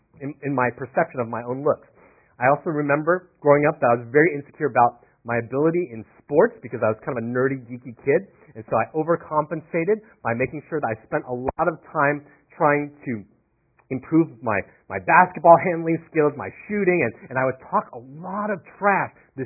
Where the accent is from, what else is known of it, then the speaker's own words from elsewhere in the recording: Florida, United States; also born or lived in Pennsylvania; I grew up on the East Coast, born in Pennsylvania, but raised mostly in Florida.